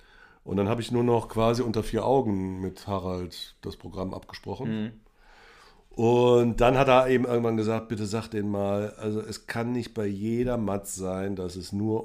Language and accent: German; Cologne, North Rhine-Westphalia, Germany; mein Botzenburg ist natürlich leider meine Heimatstadt Köln.